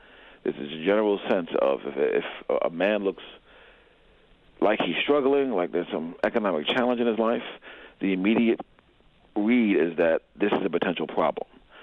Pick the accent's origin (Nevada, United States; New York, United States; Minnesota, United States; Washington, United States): New York, United States; New York City; So I was born and raised in East Harlem in New York City, grew up amongst a number of struggling Black men